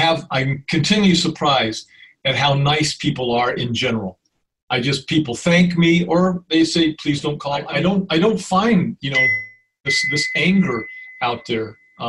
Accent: South Pasadena, California, United States; from South Pasadena, a part of the same chapter.

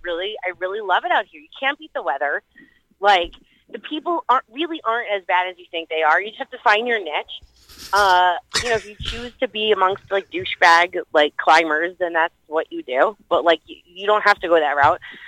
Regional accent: United States; I'm from Florida. I don't know. The weather really hit me hard.

